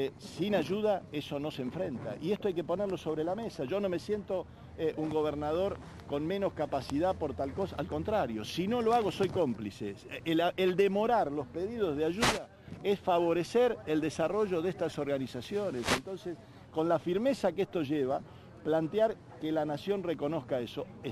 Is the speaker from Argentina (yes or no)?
yes; Santa Fe, Argentina; Hoy nos toca a nosotros como santafesinos